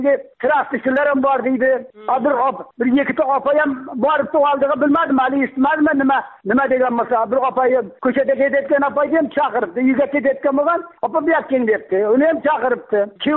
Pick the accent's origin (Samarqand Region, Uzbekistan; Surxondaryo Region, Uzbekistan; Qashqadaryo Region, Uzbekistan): Surxondaryo Region, Uzbekistan; Angor; Yo'q, men hali Guliston mahallasidanman men, Angordan.